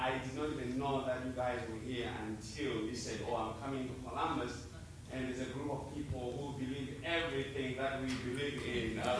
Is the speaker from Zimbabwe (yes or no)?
yes; Zimbabwe; English is a second language; now in Westerville, United States; I am from Zimbabwe. As you can tell by my accent, that as soon as I open my mouth, I sound differently.